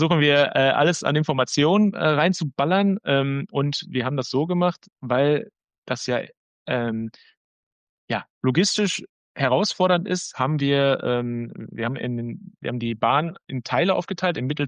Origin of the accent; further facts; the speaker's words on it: Bochum, North Rhine-Westphalia, Germany; Ja, ich bin gebürtiger Quernburger und ich fahre mein Leben lang mit der U35